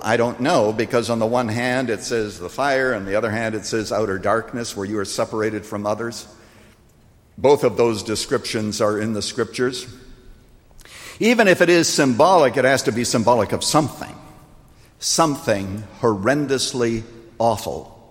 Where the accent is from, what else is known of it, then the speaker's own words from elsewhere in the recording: Iowa, United States; We used to do them all the time when we were growing up in Iowa.